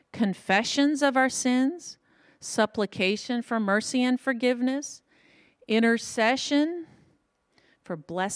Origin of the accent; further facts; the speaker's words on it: the South, United States; I'm from the South, so it just comes out.